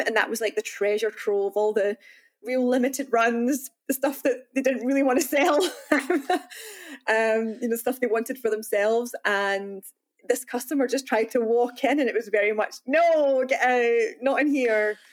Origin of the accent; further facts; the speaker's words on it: Glasgow, Scotland, United Kingdom; So I come from Glasgow in Scotland, and we have small but very, you know, close-knit music scenes.